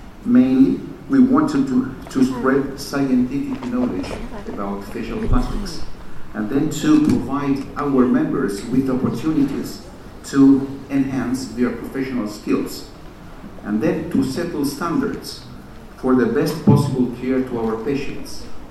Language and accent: English; Milan, Lombardy, Italy; English is a second language; I'm from Italy, I'm from Milan.